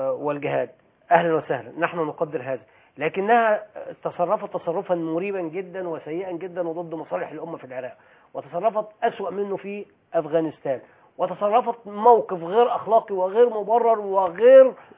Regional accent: Egypt; إحنا سنة، إذا كنتوا عايزين تدعموا المشروع الفارسي إحنا عرب، إذا كنتوا عايزين تدعموا المشروع الإيراني إحنا مصريين

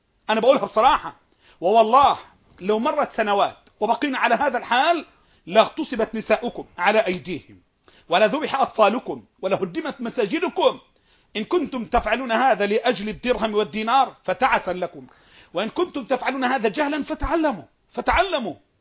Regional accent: Egypt; ثلاثة عندنا في مصر. ثلاثة.

